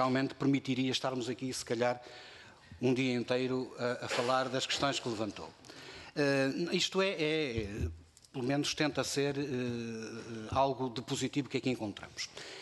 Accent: Vila Real, Portugal; Eu sou oriundo do interior do distrito de Vila Real, do interior norte, a caminho do Nordeste.

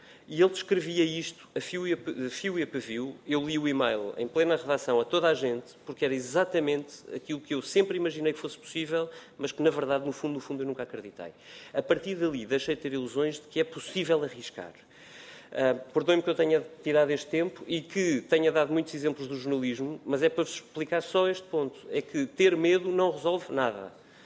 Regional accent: Portugal; Para além de mim enquanto português

